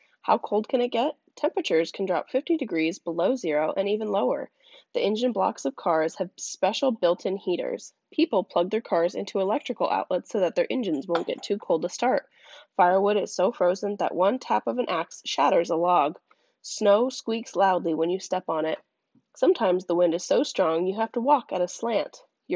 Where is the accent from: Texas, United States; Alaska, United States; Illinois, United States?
Alaska, United States; and we are actually from Alaska. I don't know if I've ever mentioned that before. And we are from the interior of Alaska, and right now it's actually pretty chilly.